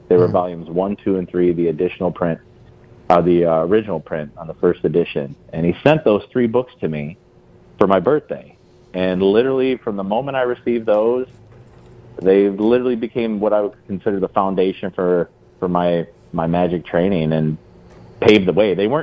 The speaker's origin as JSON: {"language": "English", "region": "Midwest", "country": "United States", "tie": "born or raised there", "lives_now": "Pleasant Prairie, United States", "said": "Like I live in Pleasant Prairie, Wisconsin. I'm from the Midwest, born and raised, and that's the same person I am on stage as I am off stage."}